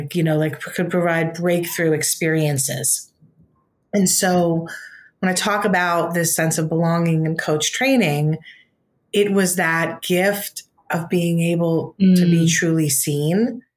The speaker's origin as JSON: {"language": "English", "town": "Queens", "region": "New York", "country": "United States", "said": "I mean, yeah, I'm a girl from Queens."}